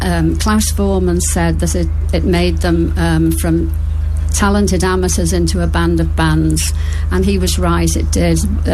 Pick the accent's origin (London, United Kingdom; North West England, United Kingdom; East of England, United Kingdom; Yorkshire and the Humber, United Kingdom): North West England, United Kingdom; Liverpool; Well, I was born and bred in Liverpool.